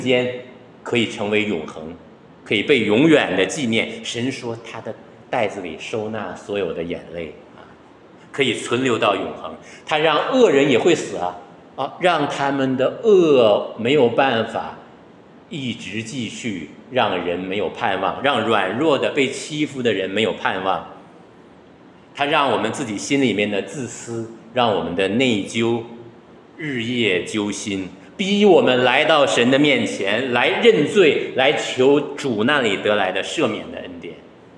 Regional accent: Northeast China, China; 我老家在东北嘛，就是东北男人很不好意思

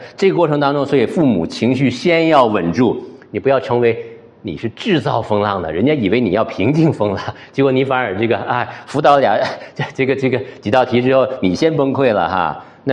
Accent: Shenyang, Liaoning, China; 那我老家在沈阳，这个我不知道大家现在还用不用高压锅。我们小的时候，沈阳我们有一个

